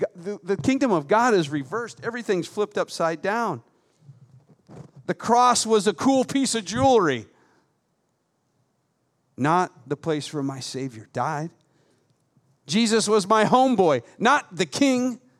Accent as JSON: {"language": "English", "country": "United States", "said": "because, well, I'm an American."}